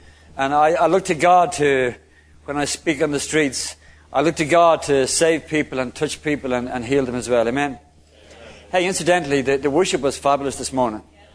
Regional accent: Dublin, Leinster, Ireland; born there; I'm Irish. I was born in Dublin in the south of Ireland. Catholic family.

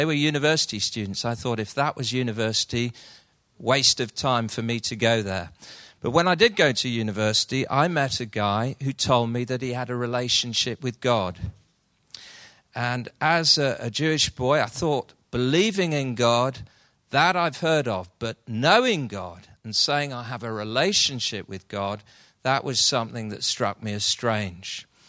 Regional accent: Manchester, North West England, United Kingdom; Austria, came either side of the war as refugees to Manchester. And I grew up in Manchester a few years ago. And like virtually all Jewish people

